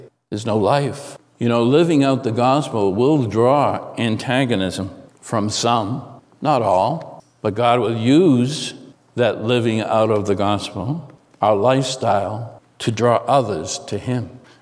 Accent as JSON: {"language": "English", "town": "Lynn", "region": "Massachusetts", "country": "United States", "said": "I remember growing up, I come from Lynn, Mass."}